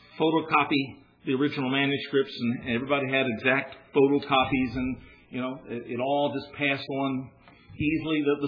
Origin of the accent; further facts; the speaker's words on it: Maryland, United States; I'm not just some barefoot preacher out of the hills of West Virginia. I do wear shoes. And I came from Maryland.